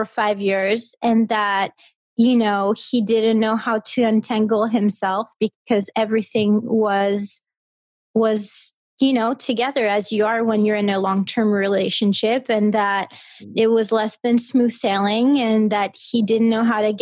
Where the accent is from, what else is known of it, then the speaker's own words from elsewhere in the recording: New York, United States; now in Brooklyn, United States; And I said, I'm from New York.